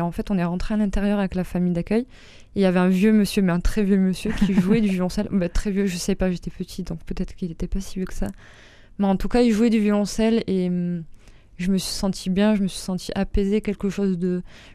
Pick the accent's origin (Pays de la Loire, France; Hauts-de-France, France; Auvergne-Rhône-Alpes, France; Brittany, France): Brittany, France; born there; D'accord, bah alors moi je suis née en Bretagne